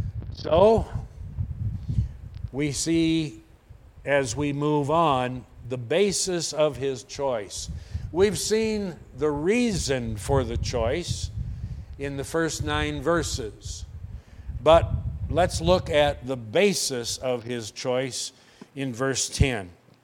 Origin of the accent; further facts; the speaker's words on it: Oklahoma, United States; Growing up in Oklahoma, we used to see, and you perhaps have seen it here, we have a lot of hot weather down there